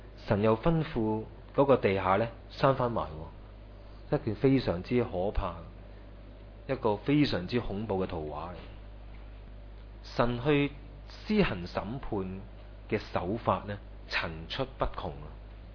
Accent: China; 我们中国人说养子方知父母恩

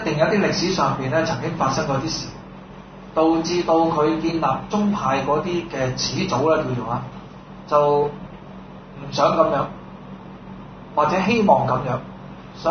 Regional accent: China; 人事人事啊，我哋中國人就係人事部啊。

